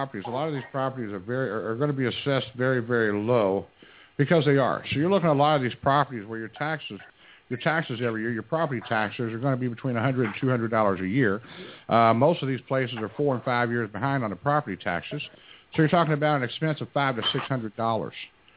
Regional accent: Oklahoma, United States; And folks, I come from Oklahoma. That's where I grew up.

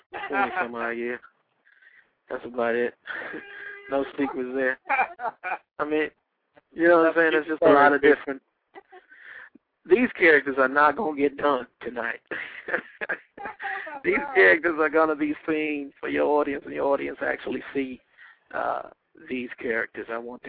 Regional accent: Detroit, Michigan, United States; I'm from Detroit. I'm in Long Beach. We're having a contest.

